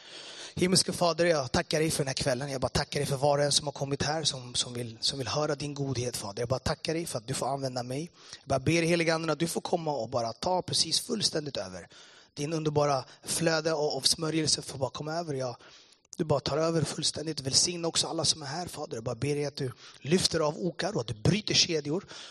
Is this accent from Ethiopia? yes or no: yes; Addis Ababa, Ethiopia; Swedish is a second language; now in Sweden; Men jag är från Etiopien, Eritrea. Växte upp. Uppfödd i Addis Abeba. Föddes i katastrofata inbördeskriget som varade i 30 år.